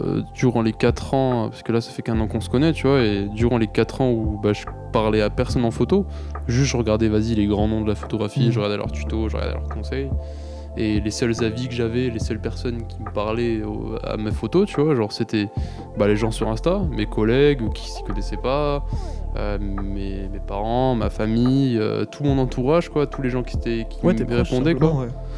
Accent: Nîmes, Occitanie, France; Parce que moi, bah nous on est de Nîmes, hein, et à Nîmes, bon, c'est mort, y a pas grand monde.

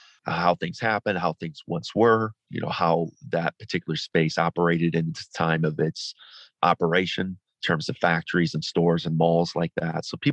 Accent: Cleveland, Ohio, United States; Well, I grew up in Cleveland, Ohio, Rust Belt section of America, for those who are not aware.

